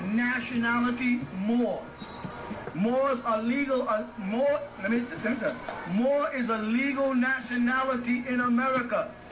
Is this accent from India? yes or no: no; Carolina, Puerto Rico; born there; I say, where you was born? I was born in Carolina, Puerto Rico, but I'm still a Moor.